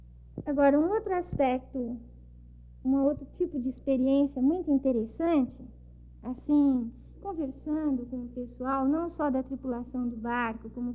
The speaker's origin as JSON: {"language": "Portuguese", "region": "São Paulo", "country": "Brazil", "said": "Eu sou brasileira, sou de São Paulo."}